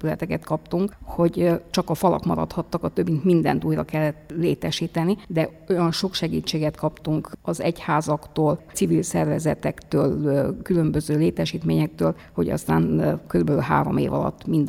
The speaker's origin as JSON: {"language": "Hungarian", "town": "Socodor", "region": "Arad County", "country": "Romania", "tie": "born or raised there", "said": "magamról elmondhatnám, hogy egy kisfaluban, Székudvaron, a magyar határtól olyan 20 kilométerre ott születtem, első 4 osztályt ott végeztem magyarul"}